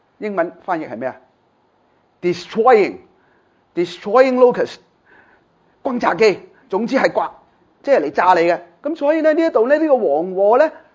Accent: Guangdong, China; 那我们广东人呢当然没有头抽啦

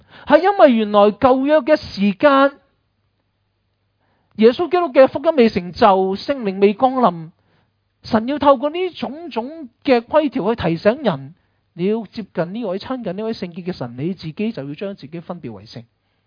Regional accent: China; 我哋中国人话话牛肉毒㗎嘛

